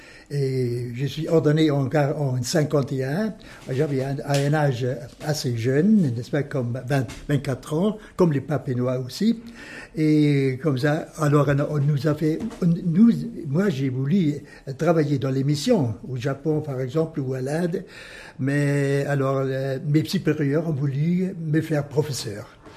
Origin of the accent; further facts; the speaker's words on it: Titisee-Neustadt, Baden-Württemberg, Germany; French is a second language; also born or lived in Freiburg; on a été élevé à Titisee-Neustadt, mais pour la naissance, on est allé à Fribourg, à Freiburg. Je suis né à Freiburg.